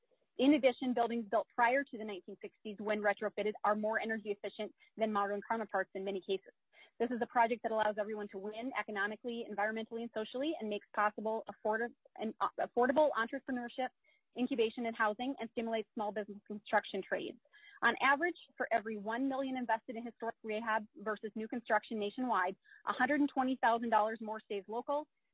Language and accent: English; Jasper, Minnesota, United States; I'm grateful to be able to speak to you today. I was born and raised in Southwest Minnesota, a tiny town of 600 people called Jasper, located just 4 minutes from South Dakota.